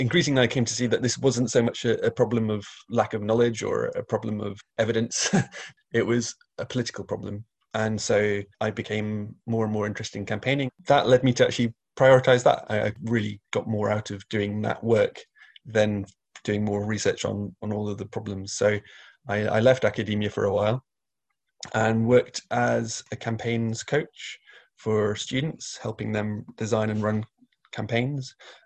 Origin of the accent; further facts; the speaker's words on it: Wales, United Kingdom; So I grew up in North Wales, in Snowdonia, just on the very edge of the national park, and it's famous for being a glacial valley.